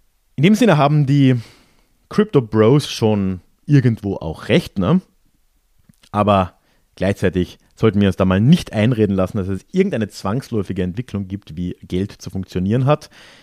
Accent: Transylvania, Romania; Da wurde mir bewusst, mit welchem Selbstverständnis ich in Rumänien eine Siebenbürger Sächsin bin.

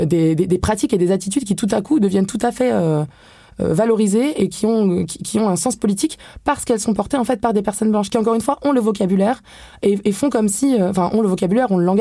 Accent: France; born there; j'ai beau être issue de l'immigration nord-africaine, etc. Je suis née en France

